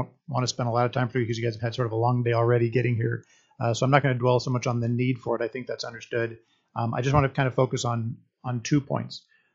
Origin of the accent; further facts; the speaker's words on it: Arizona, United States; I'm from Arizona